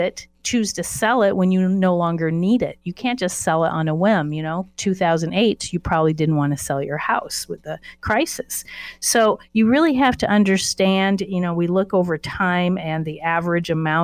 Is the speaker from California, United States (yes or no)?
yes; California, United States; Well, I came from California, and trust me, we did see a lot of appreciation out in California, but that is not the norm.